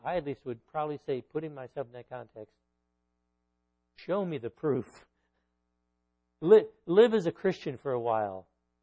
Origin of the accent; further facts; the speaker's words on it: Elkhart, Indiana, United States; I lived in a Indiana neighborhood. I grew up in Elkhart, Indiana.